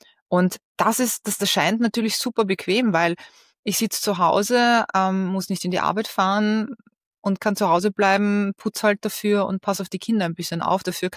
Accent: Austria; Bei uns in Österreich sagen wir, wer das Geld hat, schafft an.

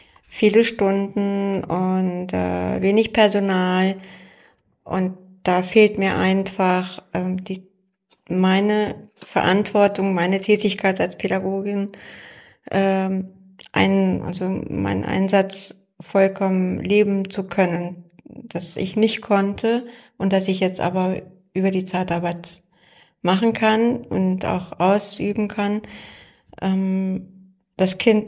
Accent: Hannover, Lower Saxony, Germany; now in Hamburg, Germany; Ja, also ich komme aus Hannover. Ich bin nach Hamburg gezogen

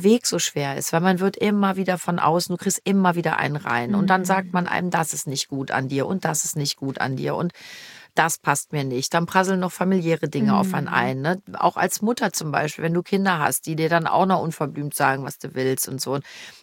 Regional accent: Cologne, North Rhine-Westphalia, Germany; Ich habe bis vor 3 Jahren immer gesagt, ich bin in Köln geboren. Ich bin wirklich mit ganzem Herzen kölsches Mädchen und ich werde hier sterben.

